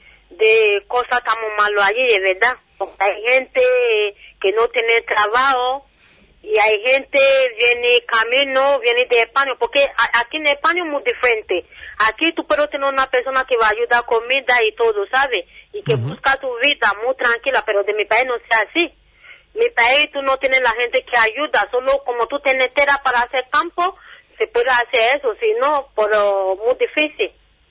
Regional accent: Nigeria; Spanish is a second language; now in Spain; Ah, yo soy nigeriana.

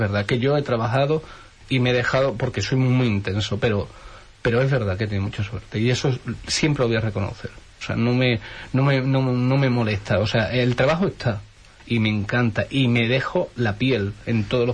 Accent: Huelva, Andalusia, Spain; las cosas más bonitas me han ocurrido en Huelva, porque era mi tierra, son la gente, y claro, y donde vaya siempre hablo de Huelva, soy de Huelva y me gusta mucho Huelva.

